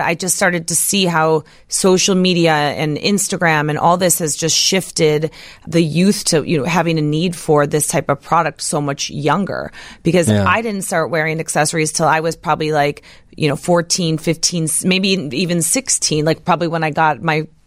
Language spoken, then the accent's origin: English; Chicago, Illinois, United States; Well, I mean, I'm born and raised in Chicago.